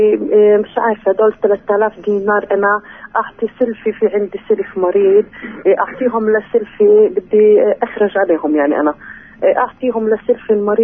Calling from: Nablus, West Bank, Palestine; من نابلس.

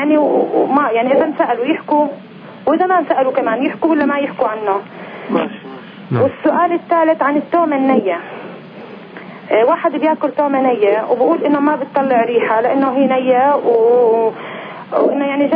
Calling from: Nablus, Nablus Governorate, Palestine

